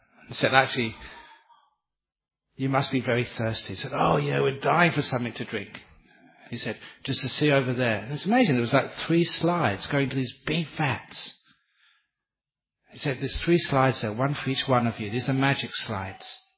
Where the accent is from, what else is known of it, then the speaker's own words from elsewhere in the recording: England, United Kingdom; Because I'm English